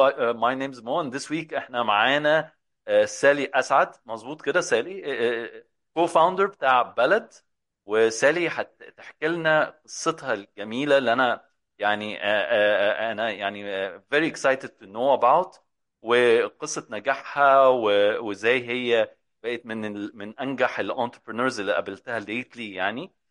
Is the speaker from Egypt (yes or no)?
yes; Egypt; كلنا لازم نبقى مبسوطين احنا مصريين وكده يعني